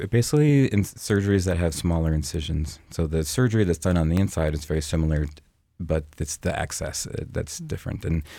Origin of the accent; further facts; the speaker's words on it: North Dakota, United States; And I'm from North Dakota, and there's a huge need for that.